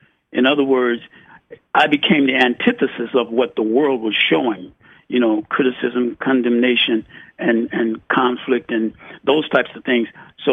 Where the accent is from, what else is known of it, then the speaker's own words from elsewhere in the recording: Chicago, Illinois, United States; also born or lived in St. Louis; I grew up very briefly. I grew up in Chicago, born in St. Louis, from a young mother who was a child with a child.